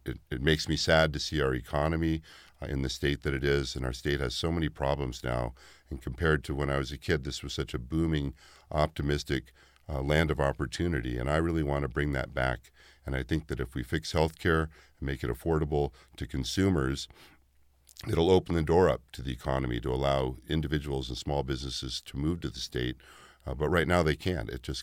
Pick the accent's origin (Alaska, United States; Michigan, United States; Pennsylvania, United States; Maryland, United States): Alaska, United States; I grew up commercial fishing, and I grew up in Alaska, spending a lot of time in the outdoors